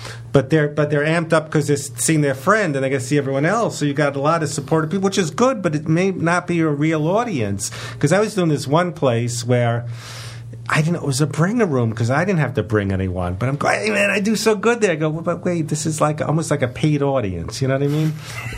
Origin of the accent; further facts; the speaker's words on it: Dallas, Texas, United States; I go, hey, I'm not from around here, obviously. I'm from Dallas.